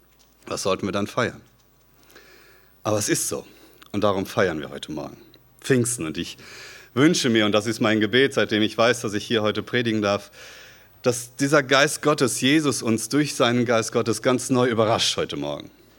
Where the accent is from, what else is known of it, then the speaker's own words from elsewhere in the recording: Bad Schönborn, Baden-Württemberg, Germany; In Bad Schönborn, wo ich herkomme